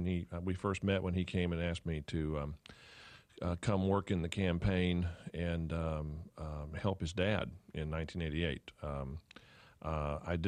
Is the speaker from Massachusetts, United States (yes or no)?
no; Texas, United States; also born or lived in Dallas; now in Tennessee, United States